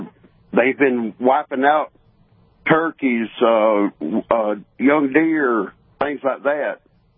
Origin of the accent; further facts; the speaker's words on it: Florida, United States; I'm born and raised in Florida, and the area where we're at, there was always has been wild hogs